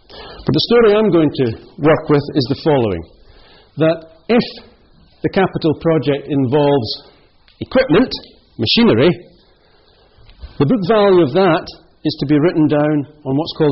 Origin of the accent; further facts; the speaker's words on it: Scotland, United Kingdom; Well, I'm Scottish, so the only thing you can do is save.